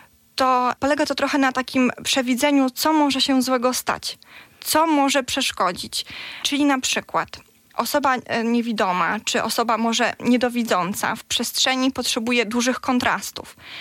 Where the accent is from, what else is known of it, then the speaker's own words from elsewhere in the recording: Goniądz, Podlaskie Voivodeship, Poland; w liceum przyszłam tutaj do Białegostoku, bo nie jestem stąd, pochodzę z małej miejscowości Goniąc, tutaj niedaleko.